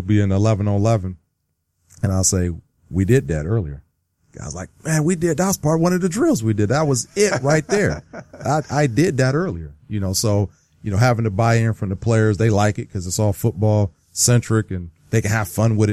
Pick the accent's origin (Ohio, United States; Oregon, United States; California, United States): Ohio, United States; Youngstown; Now, I grew up in Youngstown, Ohio, so yeah. You could be Pittsburgh or you could be Cleveland, and I was neither.